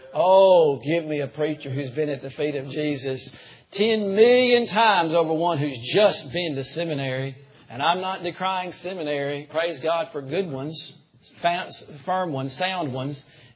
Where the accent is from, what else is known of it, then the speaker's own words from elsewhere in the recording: Tuscaloosa, Alabama, United States; I'm from Tuscaloosa. Can any good thing come out of Tuscaloosa?